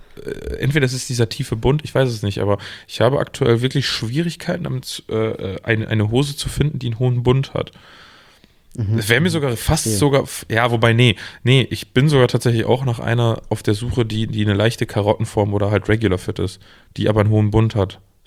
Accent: North Rhine-Westphalia, Germany; ich komme aus dem Münsterland, hier ist es das genaue Gegenteil der Fall.

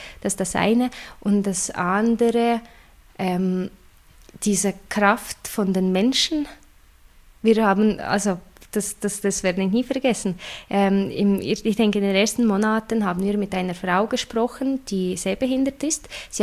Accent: Russia; ich komme aus Russland und das ist die Situation mit der Barrierefreiheit, mit Zugänglichkeit und allem, ist eine ganz andere.

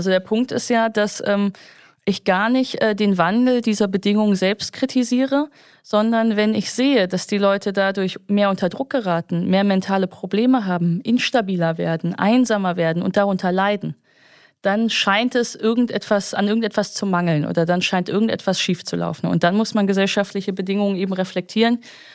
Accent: North Rhine-Westphalia, Germany; ich komme aus Nordrhein-Westfalen

